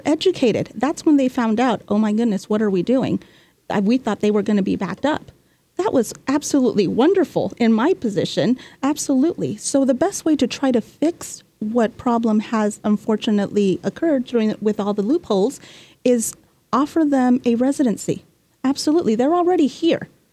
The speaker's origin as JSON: {"language": "English", "country": "United States", "tie": "born there", "said": "And I was born in the United States, and I'm like, he's going to kick me out."}